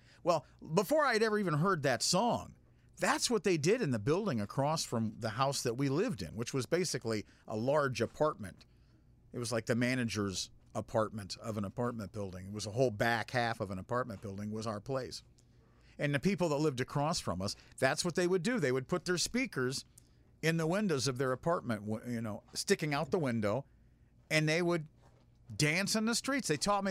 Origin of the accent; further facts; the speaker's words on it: Florida, United States; because growing up in Florida when I did, and where I did, it was very white, very redneck, very racist.